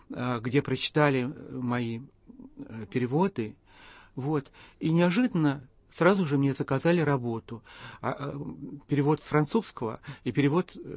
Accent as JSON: {"language": "Russian", "town": "Perlovka", "region": "Moscow Oblast", "country": "Russia", "said": "Я из Перловки. Это почти Мытищи. Вот. И по тем временам это был, ну, довольно глухой такой пригород, который тяготел не столько к Москве, сколько к другим таким пригородным маленьким городкам, типа Болшева, Фрязино и так далее."}